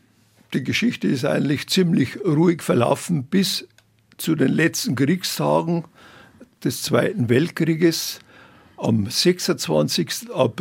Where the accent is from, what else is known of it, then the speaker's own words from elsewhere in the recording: Alzesberg, Bavaria, Germany; born there; Ja, ich bin 1941 in Alzesberg, einem kleinen Dorf in der Gemeinde Rernbach, geboren. Und ich habe keinen Vertriebenen- oder Migrationshintergrund.